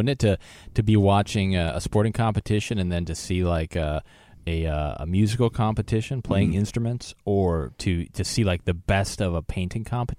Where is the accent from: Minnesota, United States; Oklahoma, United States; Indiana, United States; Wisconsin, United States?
Wisconsin, United States; because growing up in Wisconsin, I played on gravel at my house